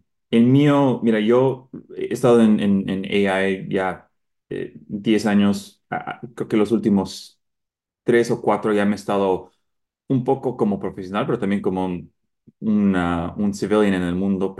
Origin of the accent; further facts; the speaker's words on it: Bolivia; yo como boliviano me gustó la idea y pensé cuál es otra entidad en esa área sudamericana de mi región que conozco y que para mí es muy personal, siendo mestizo, probablemente mitad aymara.